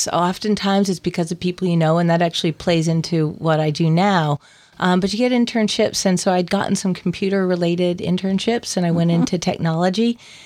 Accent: Boston, Massachusetts, United States; now in Port Townsend, United States; So I grew up on the South Shore of Boston, and I am a product of public school system.

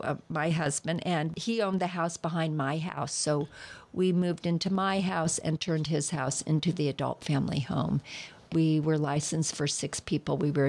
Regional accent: Indiana, United States; I come from Indiana, where we have this great, huge state fair

